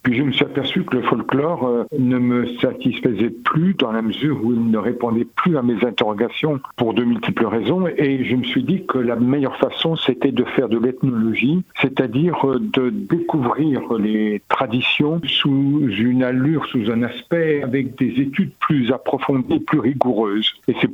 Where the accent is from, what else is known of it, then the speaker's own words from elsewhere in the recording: Le Mans, Pays de la Loire, France; je suis né en 41, donc j'ai plus de 80 ans, ce qui n'est pas facile à dire. Mais enfin, je suis né au Mans. J'ai été gamin dans différentes écoles publiques du quartier